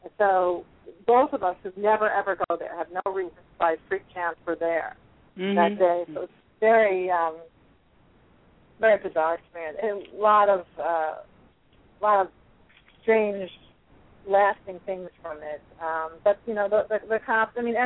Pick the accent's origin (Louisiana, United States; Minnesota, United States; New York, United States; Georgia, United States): New York, United States; It was like, you know, and I'm a New Yorker, so you think, oh, it's a subway fire.